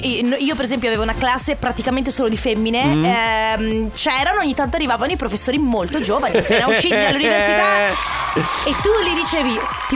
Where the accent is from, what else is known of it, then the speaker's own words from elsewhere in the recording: Sicily, Italy; E noi siamo siciliani, la polenta fritta non è roba nostra.